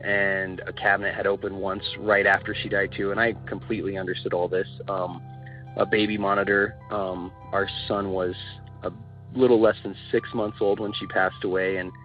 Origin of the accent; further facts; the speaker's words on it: Denver, Colorado, United States; I'm from Denver, Colorado